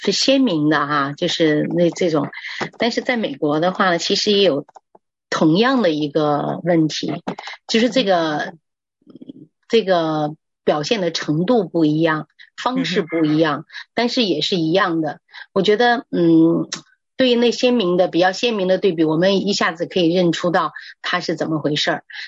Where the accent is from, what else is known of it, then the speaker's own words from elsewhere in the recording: China; 其实我有时候有一年我回到中国去的时候哈